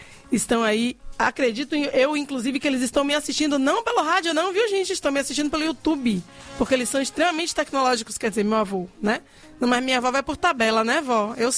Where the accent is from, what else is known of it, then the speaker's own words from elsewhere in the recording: Salvador, Bahia, Brazil; eu sou baiana, soteropolitana, ribeirense e tapajipana. Mas eu também sou igrejeira